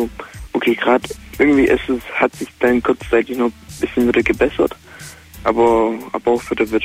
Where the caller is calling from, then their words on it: Baden-Württemberg, Germany; Bei Heidenheim.